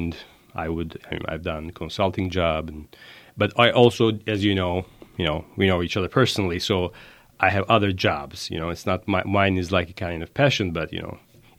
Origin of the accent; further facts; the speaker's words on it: Italy; I'm originally coming from Italy, as you know.